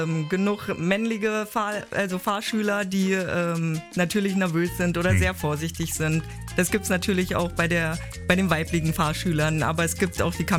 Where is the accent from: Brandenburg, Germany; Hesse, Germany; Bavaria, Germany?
Brandenburg, Germany; Cottbus; Ja, ich bin in Cottbus groß geworden. Natürlich ist das meine Heimat.